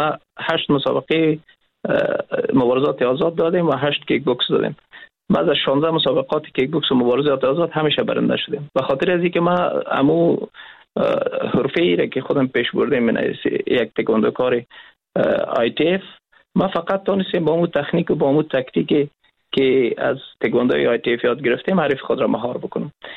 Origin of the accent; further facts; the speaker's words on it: Afghanistan; به خاطر از اینکه ما افغان هستیم مشکل بود